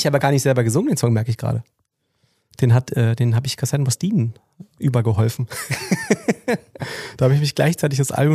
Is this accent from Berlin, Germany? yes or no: yes; Berlin, Germany; ich fühle mich als Berliner, nicht als Ostberliner.